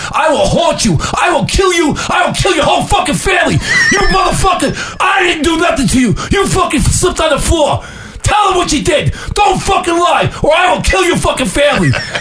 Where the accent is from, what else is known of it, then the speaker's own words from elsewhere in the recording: New York, United States; You know, I'm from New York.